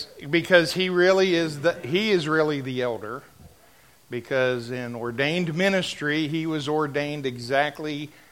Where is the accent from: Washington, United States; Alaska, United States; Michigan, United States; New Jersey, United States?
New Jersey, United States; Paramus; born there; I was born in Paramus, New Jersey, to … Can any good thing come out of Paramus?